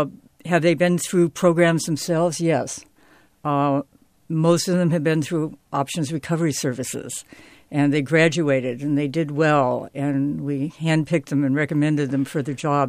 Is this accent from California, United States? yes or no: yes; Berkeley, California, United States; I was born in Berkeley. I grew up in Berkeley. I went to Berkeley High School.